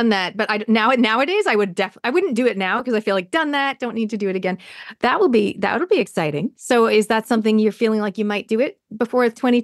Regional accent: Canada; now in New Zealand; I come from Canada and it's winter. I used to walk to university and my eyelashes would be frozen shut.

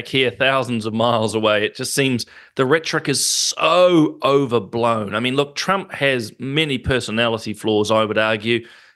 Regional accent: New Zealand; which to me as a New Zealander, you go, newspapers are not meant to be endorsing

